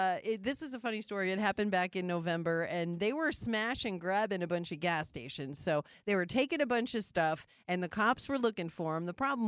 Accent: North Dakota, United States; When I grew up in North Dakota, we had to plug in our cars.

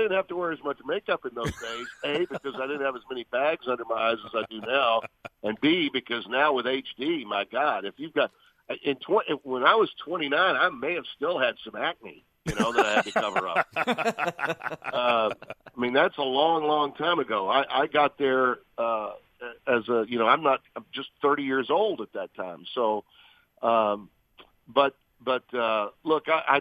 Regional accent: the South, United States; I married a Southern girl from my hometown, and geez, it was as happy as I was to work there. For us, it was just miserable not living in the South.

